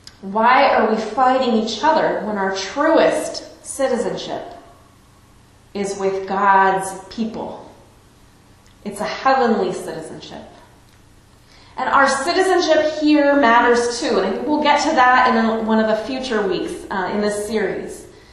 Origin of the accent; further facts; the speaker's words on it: San Francisco, California, United States; Where I grew up in the San Francisco area, there are Chinese American families that go back 5 or 6 generations